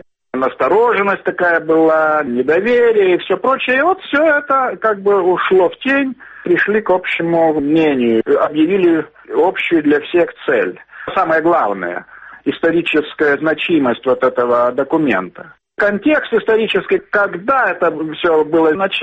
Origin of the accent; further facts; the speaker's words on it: Lithuania; Я рядовой литовец, если так можно сказать.